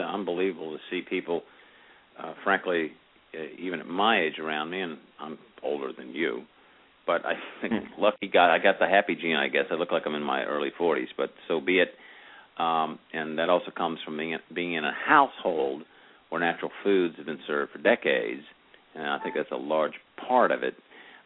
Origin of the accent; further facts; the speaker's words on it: Ohio, United States; also born or lived in Texas / Philadelphia; when I was growing up in Ohio and then in Texas and then in Philadelphia and my mom making dinner, and there were 9 kids.